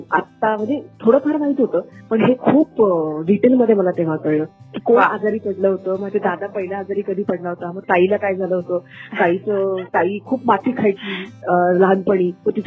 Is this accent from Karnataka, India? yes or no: no; Satara, Maharashtra, India; now in Mumbai, India; तर मी म्हटलं की बेस्ट प्लेस इज माय गाव. तो मी गावाला गेले, माझ्या साताऱ्याचं थोडं म्हणून माझं गाव आहे, तिकडे गेले.